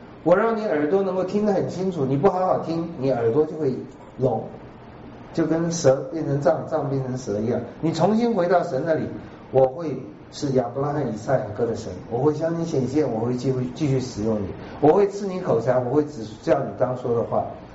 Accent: Taiwan; 我是台湾人

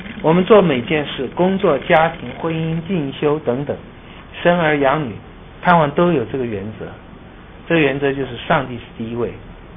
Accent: Taipei, Taiwan; 今天就算我在台北长大已经56年了

